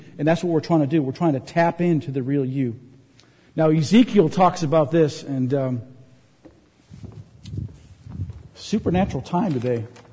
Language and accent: English; Minnesota, United States; moved away; and I'm from Minnesota, we got snow and we got salt on the roads, and we were driving to Canada